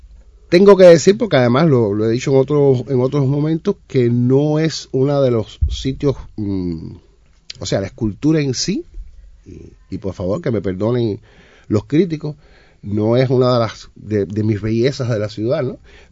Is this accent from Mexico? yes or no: no; Cienfuegos, Cuba; cienfuegueros somos chauvinistas en ese sentido, o sea, no tenemos competencia. Esta es la ciudad. Así mismo, esta es la ciudad más linda de Cuba. Y además, donde quiera que uno llegue, uno dice, yo soy de Cienfuegos.